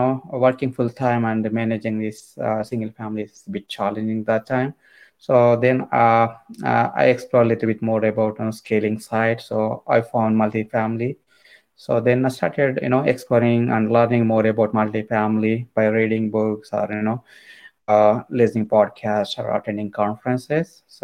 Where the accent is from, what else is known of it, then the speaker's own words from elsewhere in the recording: India; moved away as an adult; now in United States; So basically, I'm born and brought up in India, and I did my engineering in India. Worked a couple of years. I came to US in 2007.